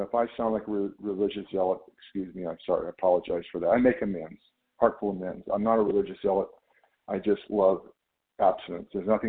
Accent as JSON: {"language": "English", "region": "California", "country": "United States", "said": "I'm from Northern California."}